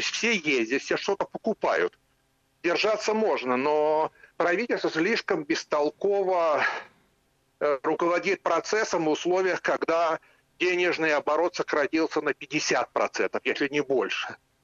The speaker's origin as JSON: {"language": "Russian", "region": "Moscow Oblast", "country": "Russia", "tie": "born or raised there", "said": "поскольку я сам вырос в Подмосковье, в квартире 50 метров с сестрой"}